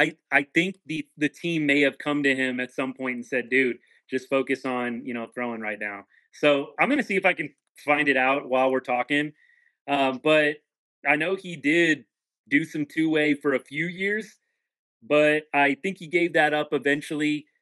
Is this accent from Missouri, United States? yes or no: no; Dallas-Fort Worth, Texas, United States; I would love it for the city of Dallas-Fort Worth, my hometown.